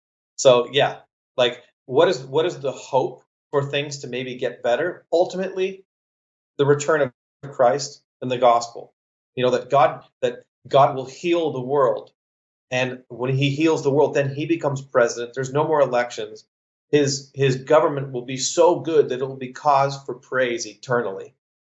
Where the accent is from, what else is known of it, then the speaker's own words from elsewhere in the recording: Canada; I'm a Canadian.